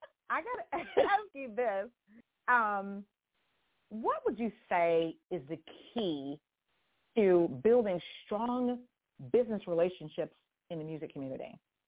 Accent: Houston, Texas, United States; Y'all, did I say y'all? I'm from Houston.

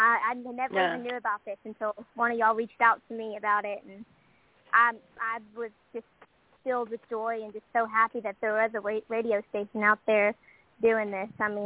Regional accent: Toller, Texas, United States; also born or lived in Forney, Texas; I got told that I was moving from Toller, Texas, all the way to Forney, Texas, to a huge school.

